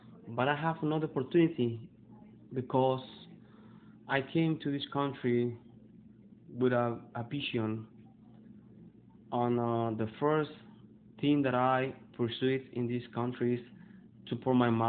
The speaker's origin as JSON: {"language": "English", "country": "Mexico", "tie": "born or raised there", "lives_now": "New York, United States", "said": "I grew up in Mexico."}